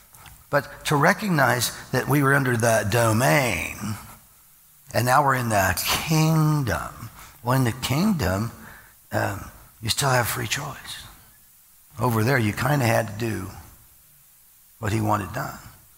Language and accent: English; Midwest, United States; I grew up in the Midwest, it was pop, and we wore tennis shoes.